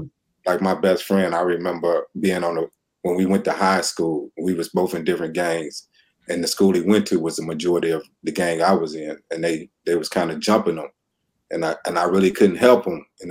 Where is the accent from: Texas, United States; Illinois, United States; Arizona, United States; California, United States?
Illinois, United States; Chicago; Well, I mean, the culture is beautiful. Even the inner city culture, everything we grew up with.